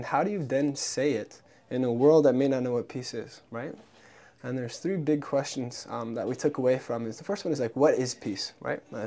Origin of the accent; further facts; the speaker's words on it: United States; I grew up in the States and we had ASB